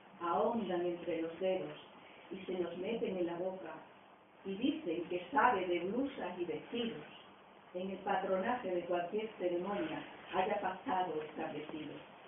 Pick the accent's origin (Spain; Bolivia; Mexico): Spain; Santa María, Extremadura; soy de Santa María, la hija de un campesino extremeño